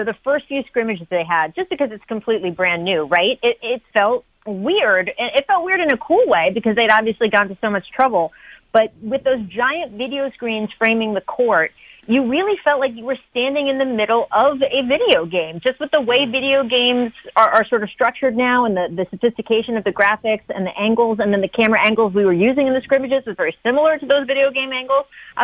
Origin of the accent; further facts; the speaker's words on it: Maryland, United States; you guys know I'm from Montgomery County. That's where I grew up. I worked, of course, in D.C. for at least 10 years after college